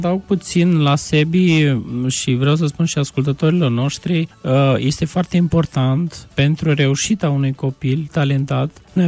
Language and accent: Romanian; Iași, Iași County, Romania; toți suntem din Iași